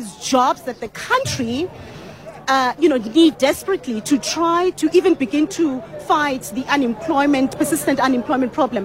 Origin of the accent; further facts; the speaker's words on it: South Africa; So we are here as Proudly South African to say to South Africans